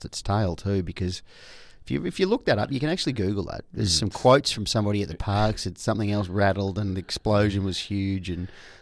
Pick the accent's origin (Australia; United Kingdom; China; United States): Australia; Belmont; I grew up in Belmont.